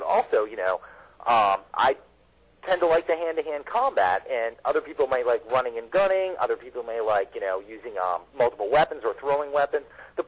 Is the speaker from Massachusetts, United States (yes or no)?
yes; Boston, Massachusetts, United States; accent: Boston; I'm sorry, it's my Boston accent coming through.